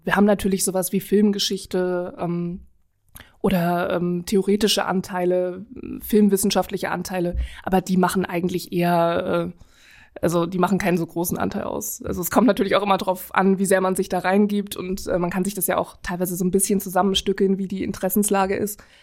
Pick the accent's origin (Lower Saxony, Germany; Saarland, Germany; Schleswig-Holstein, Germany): Saarland, Germany; Ja, also ich bin in Saarbrücken geboren, aber auf dem Kaff nördlich davon aufgewachsen.